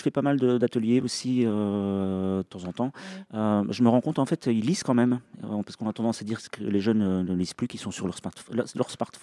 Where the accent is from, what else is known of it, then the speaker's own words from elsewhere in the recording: Paliseul, Wallonia, Belgium; Alors je viens de Belgique, pas très loin d'ici, dans les Ardennes belges, donc juste de l'autre côté de Sedan en fait, une petite commune qui s'appelle Palizel.